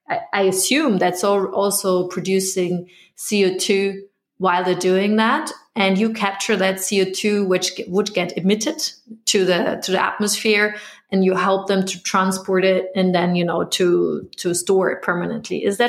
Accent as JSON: {"language": "English", "region": "Bavaria", "country": "Germany", "tie": "born or raised there", "said": "I grew up in the Bavarian Alps, and we had a lot of farmers there who were actually biogas factories"}